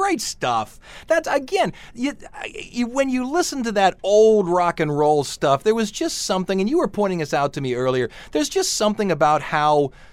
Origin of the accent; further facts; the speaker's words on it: New Orleans, Louisiana, United States; Well, we're from New Orleans. The levee to us is a big giant pile of dirt.